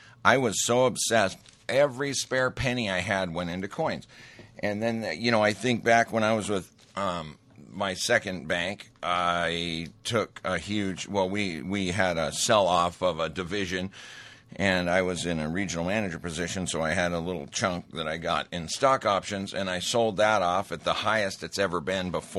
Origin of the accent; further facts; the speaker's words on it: Great Falls, Montana, United States; I'm from Great Falls, Montana, originally.